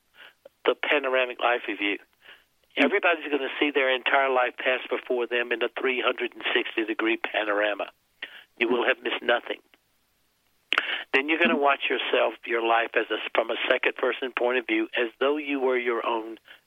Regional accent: South Carolina, United States; I grew up in the South basically as a jerk.

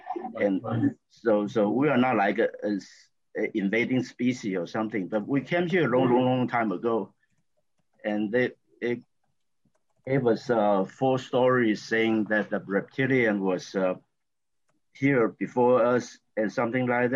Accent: Taiwan; English is a second language; moved away; I have to apologize for my accent because I came from Taiwan originally.

